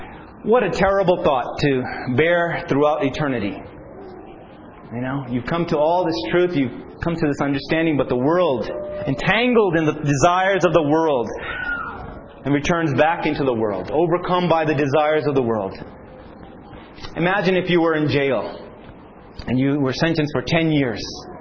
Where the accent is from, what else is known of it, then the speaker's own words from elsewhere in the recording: New York City, New York, United States; I'm from New York City, you know. I always wore a suit in New York, and I had businesses and things like